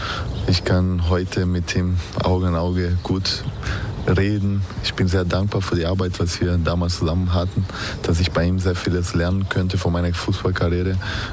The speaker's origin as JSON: {"language": "German", "country": "Brazil", "tie": "born or raised there", "second_language": "German", "said": "Ich bin so aufgewachsen in Brasilien. Die meisten sind sehr gläubige Menschen."}